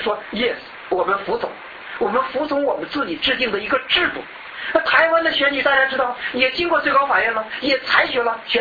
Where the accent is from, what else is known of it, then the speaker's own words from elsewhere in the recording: China; moved away as an adult; now in Taiwan; 今天你说我在中国长大